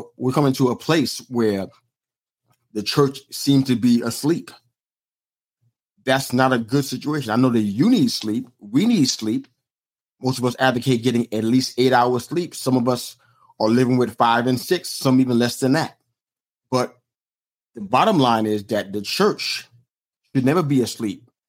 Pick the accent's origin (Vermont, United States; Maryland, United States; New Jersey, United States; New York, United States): New York, United States; it reminds me of my hometown. Most people have a misconception of what New York is and how it is.